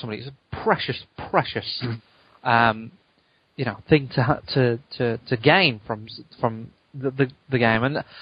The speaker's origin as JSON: {"language": "English", "country": "United Kingdom", "said": "But I'm not into football as most British men are."}